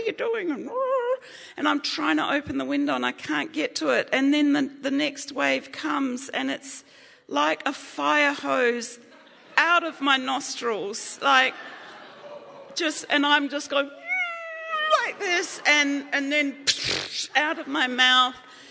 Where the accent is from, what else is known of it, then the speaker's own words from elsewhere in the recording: Adelaide, South Australia, Australia; Well, I grew up in Adelaide, Australia.